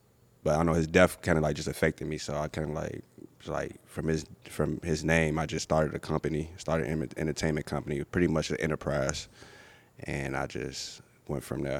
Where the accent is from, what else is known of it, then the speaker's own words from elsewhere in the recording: Chicago, Illinois, United States; So when I grew up in Chicago, I was a kid, so when the Bulls used to win a championship, it was like frightening.